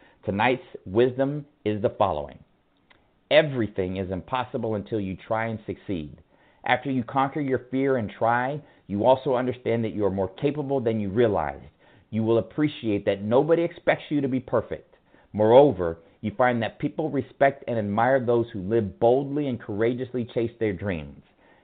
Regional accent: Ventura, California, United States; I've been doing this since I was a child growing up in Ventura, California. I am an only child

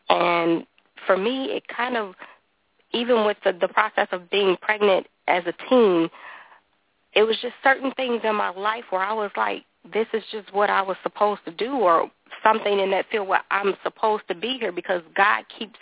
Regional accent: Chicago, Illinois, United States; growing up in Chicago, where we grew up in the projects, and not being able to have to do so much because of the neighborhood where we were in. I believe we moved outside that neighborhood when I was about 11 or 12. We moved to a southern suburb

